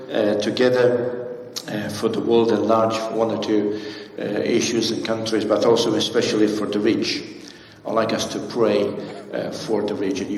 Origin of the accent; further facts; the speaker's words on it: United Kingdom; I come from Mediterranean climate. But I'm not used to this. I'm British.